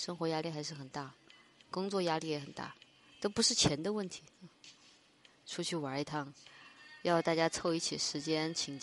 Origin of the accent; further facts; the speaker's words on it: Chongqing, China; 我是重庆人，我对重庆的酒店一无所知，因为我是本地人，我不住重庆的酒店。